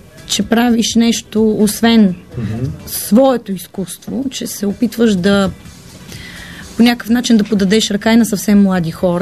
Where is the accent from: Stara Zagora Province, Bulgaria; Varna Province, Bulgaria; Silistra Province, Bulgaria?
Varna Province, Bulgaria; Varna; born there; защото аз съм родена във Варна